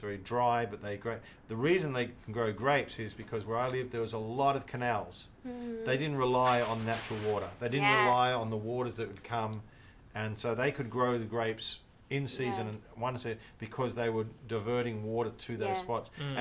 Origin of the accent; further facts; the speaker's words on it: Mildura, Victoria, Australia; I grew up in Mildura, that's part of my who I am. Mildura, for those maybe watching from overseas or even in Australia who don't know where Mildura is, it's up very north, northwest of Victoria, and it's getting into some very dry, barren